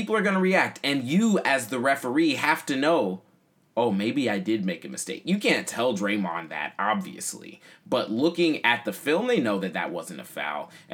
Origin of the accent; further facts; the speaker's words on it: Oakland, California, United States; I'm from Oakland, if you didn't know. If you're a new listener, I talk about Oakland a lot. Oakland means a lot to me. The Bay Area means a lot to me